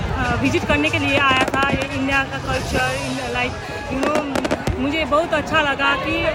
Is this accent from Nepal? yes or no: yes; Nepal; Hindi is a second language; now in Australia; मैं अभी नेपाल से आया हूँ. मैं इधर आका ऑस्ट्रेलिया आका 3 साल हुआ.